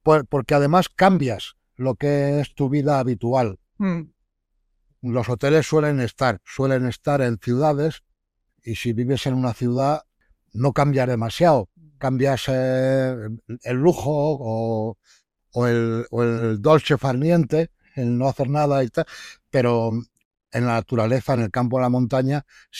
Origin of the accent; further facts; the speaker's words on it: Aranjuez, Community of Madrid, Spain; born there; soy nacido en Aranjuez